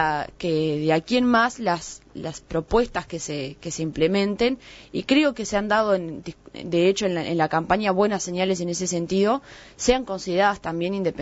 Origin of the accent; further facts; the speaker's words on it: Uruguay; hay temas que son transversales y que nos preocupan a todos como uruguayos